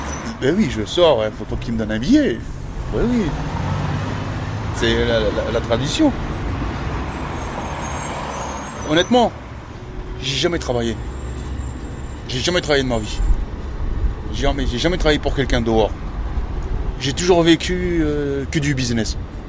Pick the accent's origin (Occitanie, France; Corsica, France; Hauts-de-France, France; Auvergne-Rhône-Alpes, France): Hauts-de-France, France; Lille; also born or lived in Paris; De Lille. Je suis du Nord. Je suis parti de Lille, je suis parti sur Paris. J'habitais à Paris.